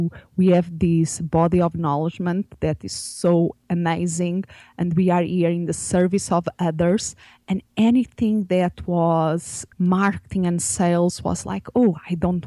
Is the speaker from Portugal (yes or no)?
yes; Portugal; English is a second language; I still remember in Portugal, I'm originally from Portugal, and I did my psychology studies there.